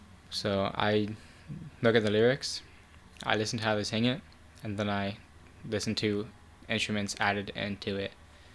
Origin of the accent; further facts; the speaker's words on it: Bryan, Ohio, United States; I'm from Bryan, Ohio.